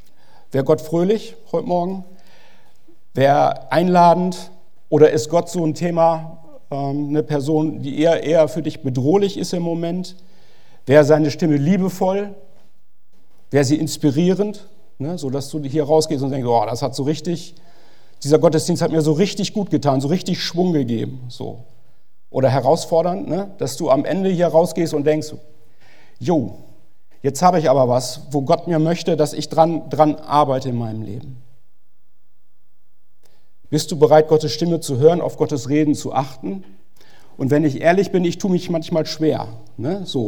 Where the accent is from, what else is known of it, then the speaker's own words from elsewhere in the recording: North Rhine-Westphalia, Germany; Wir kommen aus Ostwestfalen, aus Nordrhein-Westfalen, und wir sind jetzt quasi zu Gast in Niedersachsen bei euch.